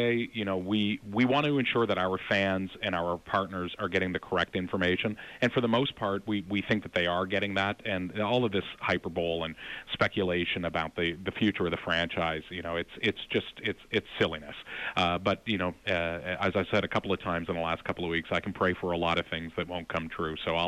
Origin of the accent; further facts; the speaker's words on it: Canada; Well, as a Canadian myself, it's difficult to ignore it.